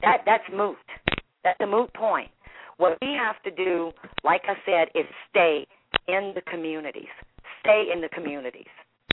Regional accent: Louisiana, United States; I was born and raised in Louisiana. I'm a Cajun, also known as a Kunas. These people are my people.

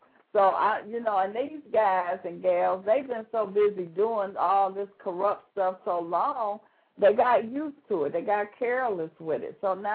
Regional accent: United States; We are American citizens, and that is our right to vote.

